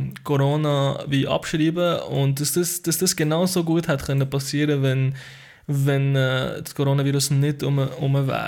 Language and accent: German; Switzerland; da sind wir als Schweizer weit davon entfernt